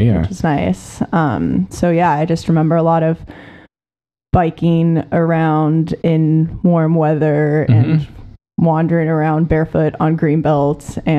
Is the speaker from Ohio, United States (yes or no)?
no; Davis, California, United States; I grew up in Davis, California.